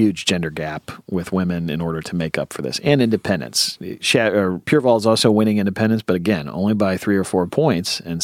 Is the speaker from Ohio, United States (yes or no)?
yes; West Chester, Ohio, United States; I grew up in Westchester, right across the Butler Warren Road from mm-hmm. Mason